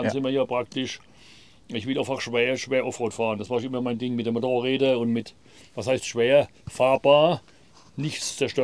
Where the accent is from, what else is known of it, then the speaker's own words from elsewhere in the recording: Weibstadt, Baden-Württemberg, Germany; born there; Geboren bin ich in Weibstadt.